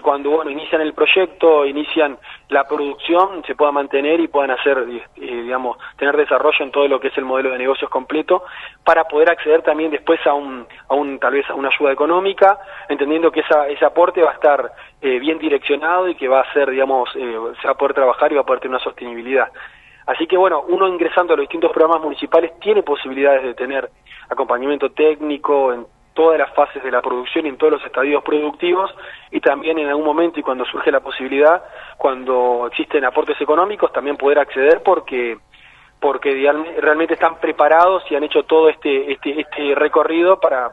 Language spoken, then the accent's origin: Spanish; Río Grande, Tierra del Fuego, Argentina; porque también soy fueguino, porque soy riograndense